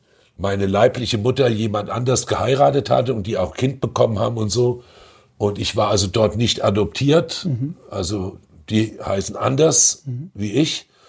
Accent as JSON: {"language": "German", "town": "Frankfurt", "region": "Hesse", "country": "Germany", "said": "Und du findest auch ich heute noch als echter Frankfurter Botschafter immer noch eine Ecke und immer noch eine Kneipe"}